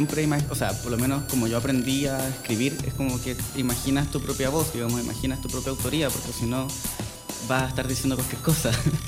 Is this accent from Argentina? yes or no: no; Talca, Maule, Chile; Soy de Talca, mi infancia está en esa